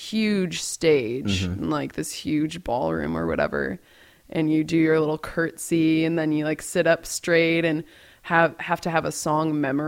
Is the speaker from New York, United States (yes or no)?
no; Palo Alto, California, United States; I grew up in Palo Alto, which she might know of from Facebook. It's where Facebook was created.